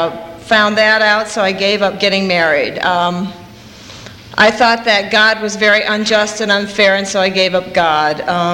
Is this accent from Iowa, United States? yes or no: yes; Iowa, United States; I grew up in Iowa, and it wasn't where I would have picked.